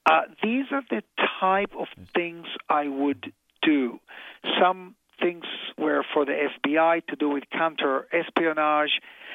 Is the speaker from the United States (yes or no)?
no; Tel Aviv, Tel Aviv District, Israel; I'm an Israeli, you know. I was born in Tel Aviv